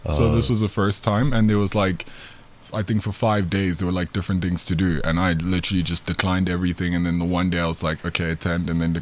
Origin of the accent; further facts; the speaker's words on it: Johannesburg, Gauteng, South Africa; also born or lived in Gabon; I grew up in Johannesburg, but I'm originally Gabonese.